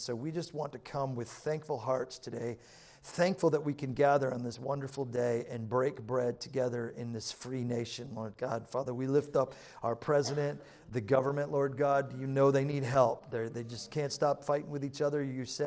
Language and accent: English; New York, United States; so I like to take people from here all the way back to my hometown in New York for one reason, to bring them to a specific Italian restaurant